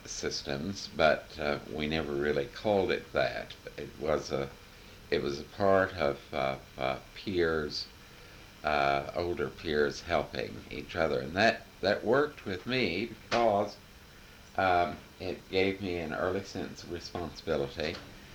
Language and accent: English; Missouri, United States; it was a part of the experience of many people growing up in the Midwest, and certainly with me in Southwest Missouri.